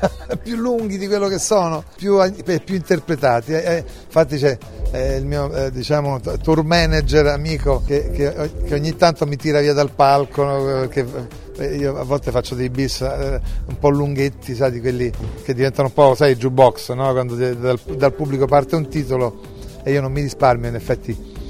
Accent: Rome, Lazio, Italy; born there; Mio padre era di Rionero in Vulture, un paese molto insomma conosciuto nella Basilicata, e mia madre è venuta giovanissima a Roma, io sono nato a Roma

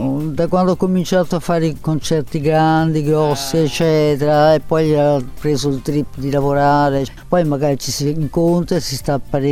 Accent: Venice, Veneto, Italy; sono veneziana e quindi è una forza in più.

